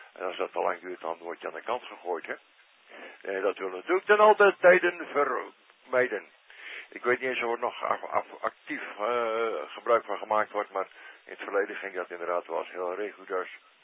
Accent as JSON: {"language": "Dutch", "region": "Friesland", "country": "Netherlands", "tie": "born there", "said": "Ik ben wel Fries van geboorte, maar geen diepvries wat dat betreft."}